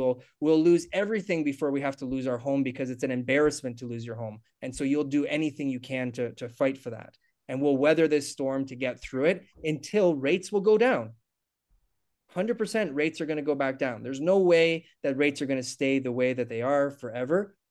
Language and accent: English; Canada; born there; I wake up every day like grateful that I was born in Canada.